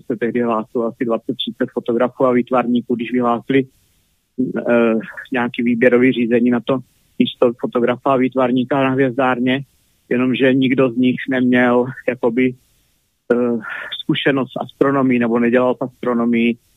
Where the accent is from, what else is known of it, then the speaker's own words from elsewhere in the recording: Hradec Králové, Hradec Králové Region, Czechia; now in Brno, Czech Republic; Profesí jsem fotograf, pocházím z Hradce Králové a většinu života žiju v Brně.